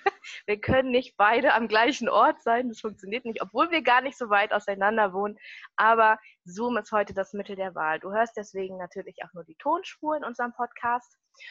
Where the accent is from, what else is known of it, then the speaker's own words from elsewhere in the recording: Eimer, Lower Saxony, Germany; Mein Heimatdorf, ja.